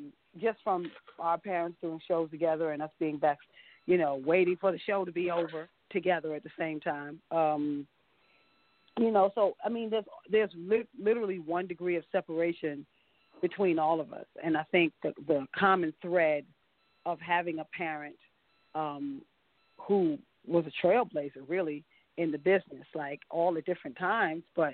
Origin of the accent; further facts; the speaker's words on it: Teaneck, New Jersey, United States; I was raised in Teaneck, but I went to school in Morristown